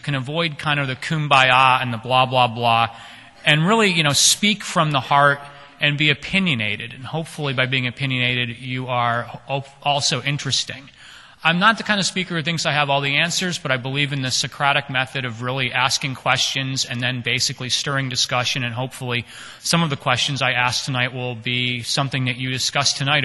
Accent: Hong Kong; In fact, in my hometown of Hong Kong

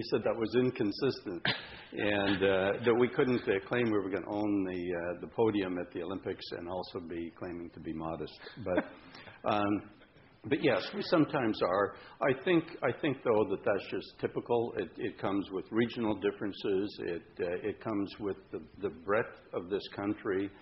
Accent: Canada; I think it comes with being Canadian.

